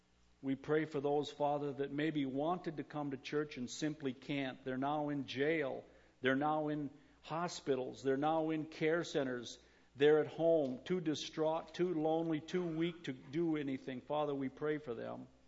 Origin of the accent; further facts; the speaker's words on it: Minnesota, United States; He said, neither did I. I grew up in Minnesota. I said, me too.